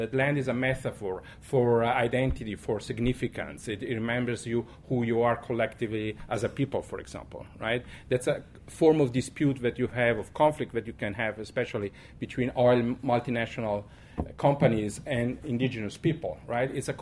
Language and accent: English; Ireland; accent: Irish; not so much to understand if someone is Italian, Muslim, Colombian, or Irish, like in my case with my accent